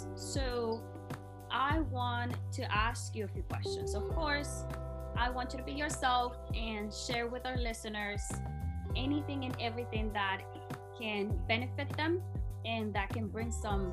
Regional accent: Nicaragua; but you know, we've had many conversations, but I am from Nicaragua. I was born

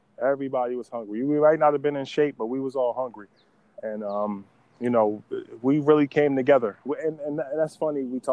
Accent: New Jersey, United States; Like, I'm from Jersey, small town. Like, we don't really travel much, you know.

